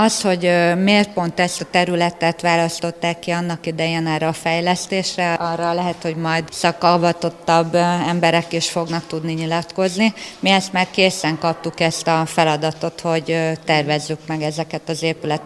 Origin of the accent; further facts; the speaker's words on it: Ózd, Borsod-Abaúj-Zemplén, Hungary; Én gyerekként imádtam Ózdon lenni, és egyébként ezt az épületet is imádtam.